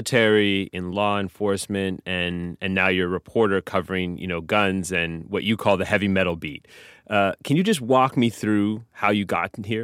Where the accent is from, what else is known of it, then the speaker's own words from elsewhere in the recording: Canada; I grew up in Canada, so the culture that I grew up around guns is just very, very different from here.